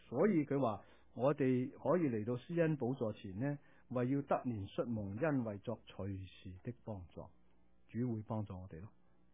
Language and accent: Cantonese; Macau; born there; 我喺澳门出世噶